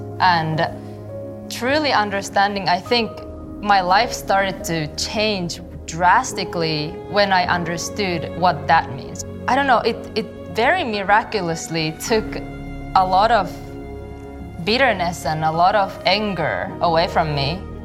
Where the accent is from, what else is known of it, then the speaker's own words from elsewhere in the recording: Finland; I am half Japanese, half Finnish. I grew up in Finland, and I'm a born and raised Christian.